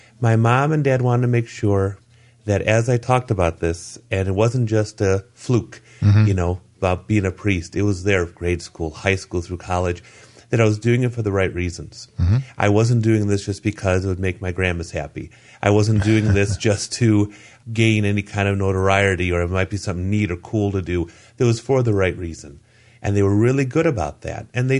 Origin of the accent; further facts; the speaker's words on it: Cleveland, Ohio, United States; Grew up in the old Brooklyn neighborhood of Cleveland. Went to St. Leo the Great for grade school. After that, Trinity for high school.